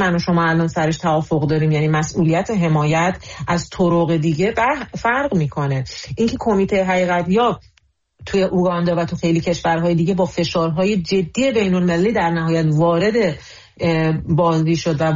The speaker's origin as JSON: {"language": "Persian", "country": "Iran", "said": "به عنوان یک ایرانی که میبینم که چطور همه چیز محول شده"}